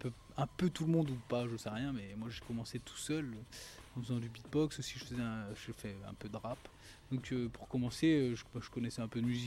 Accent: Fougères, Brittany, France; now in Rennes, France; Moi, je viens de Fougères. Alors, Fougères, c'est une ville qui est pas très loin de Rennes. Bon, maintenant, j'habite Rennes. Mais j'ai fait une grande partie de mon adolescence à Fougères, puisque mes parents habitent là-bas.

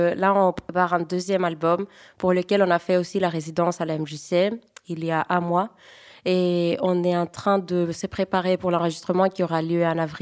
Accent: Greece; moi, j'ai grandi en Grèce

